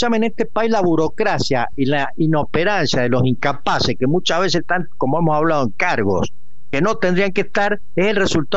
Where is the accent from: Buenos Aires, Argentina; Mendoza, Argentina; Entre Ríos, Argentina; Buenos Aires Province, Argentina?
Mendoza, Argentina; Yo soy gobernador de Mendoza.